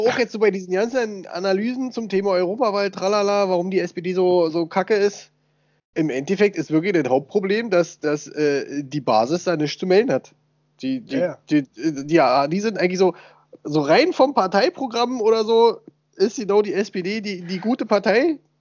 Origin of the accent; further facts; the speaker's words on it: Berlin, Germany; nee, wir sind Berliner, das muss man auch Berlinern.